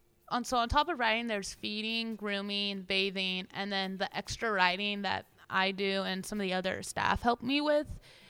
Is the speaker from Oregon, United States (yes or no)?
no; San Jose, California, United States; I'm from San Jose, California, and I'm this year's head female counselor.